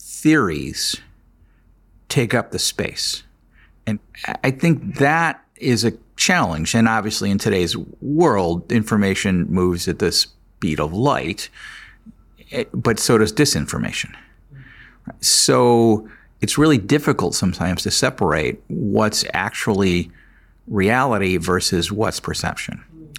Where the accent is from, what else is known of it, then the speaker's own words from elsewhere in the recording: United States; And, you know, as an American, you could take it nationalistically